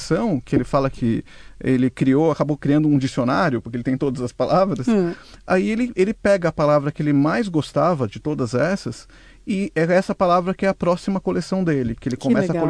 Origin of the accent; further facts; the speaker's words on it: Taquarituba, São Paulo, Brazil; tem um pouco a ver até com a minha origem caipira. Eu que sou de Taquarituba, no interior